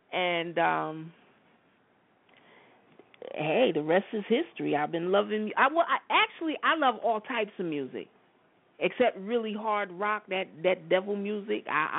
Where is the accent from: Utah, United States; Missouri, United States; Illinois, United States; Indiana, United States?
Illinois, United States; Chicago; born there; Well, I'll start off with I was born in Chicago. I'm an only child.